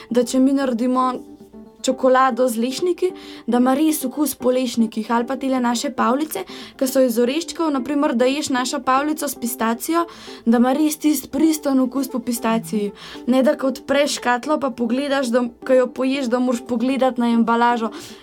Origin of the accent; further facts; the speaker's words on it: Britof, Upper Carniola, Slovenia; mi prihajamo iz Britofa pri Kranju